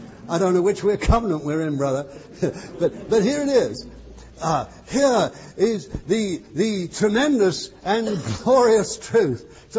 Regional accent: Bethnal Green, London, United Kingdom; born there; I've told you before, I was born in Bethnal Green.

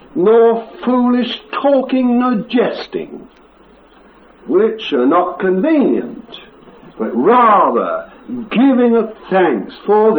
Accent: England, United Kingdom; born there; I've been brought up in a different kingdom. I was born in England, you see.

